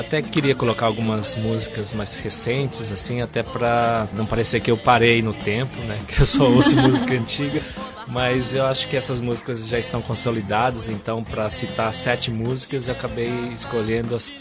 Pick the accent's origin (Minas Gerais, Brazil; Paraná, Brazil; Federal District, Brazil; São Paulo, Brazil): Paraná, Brazil; Maringá; born there; also born or lived in Nova Esperança; Eu morei, eu nasci em Maringá. Ah. Eu sou daqui mesmo.